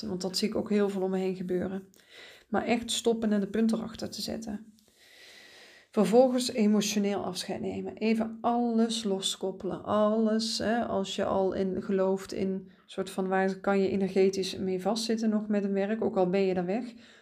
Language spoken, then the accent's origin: Dutch; Belgium; Want ik ben Belg, ik ben Bourgondier, ik hou van lekker eten en drinken.